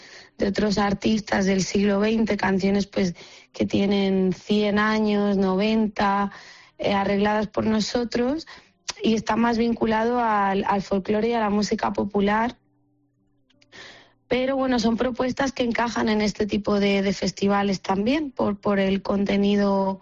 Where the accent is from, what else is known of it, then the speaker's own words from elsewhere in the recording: Madrid, Community of Madrid, Spain; pero no soy cubana, yo soy madrileña, de padres madrileños, abuelos algunos madrileños.